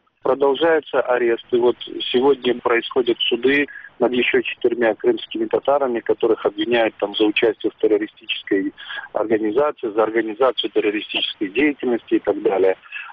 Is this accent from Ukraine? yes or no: yes; Crimea, Ukraine; мы, крымские татары, которые уже при своей жизни прошли через очень многие такие трагичные и тяжелые политические события